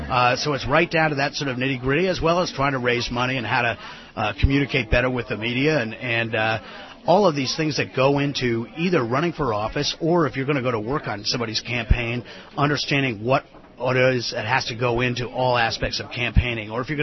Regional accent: Connecticut, United States; And certainly my home state of Connecticut, I know that.

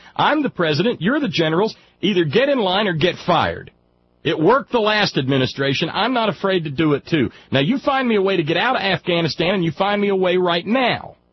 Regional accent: United States; and I'm an American, and the only thing I know is Pittsburgh!

